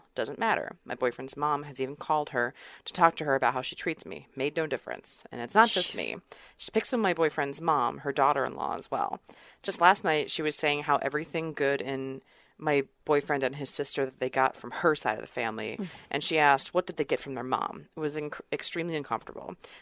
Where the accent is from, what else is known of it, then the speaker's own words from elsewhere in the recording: United States; now in Germany; incredibly old and incredibly German grandmother hates me, and I'm pretty sure it's just because I'm American.